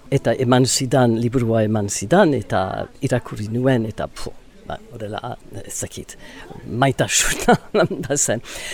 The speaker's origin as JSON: {"language": "Basque", "town": "Ciboure", "region": "Nouvelle-Aquitaine", "country": "France", "tie": "born or raised there", "also_born_or_lived": "New York, United States", "second_language": "Basque", "said": "eta bo, New Yorken jaio nintzen, baina txikitan Zibururra joan nintzen, burasoekin, eta haiek Ziburun bizi ziren, urte asko, hamar urte, gora bera, eta Ziburuko eskolara joan nintzen, eta bo, gero Amerikara itzuli ginen, eta gero Londresara joan nintzen"}